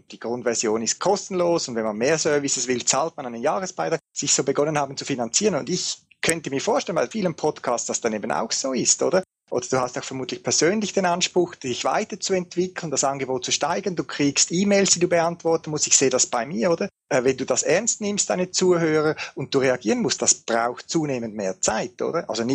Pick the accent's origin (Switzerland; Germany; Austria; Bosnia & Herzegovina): Switzerland; Ich sehe es auch bei uns in der Schweiz mit Lokalradios